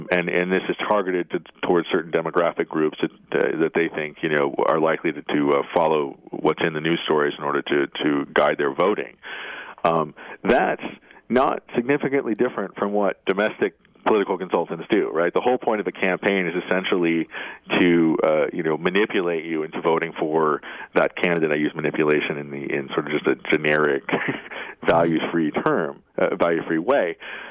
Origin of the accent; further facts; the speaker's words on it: Kansas, United States; a lovely Midwesternism, and I'm from Kansas, so go Jayhawks.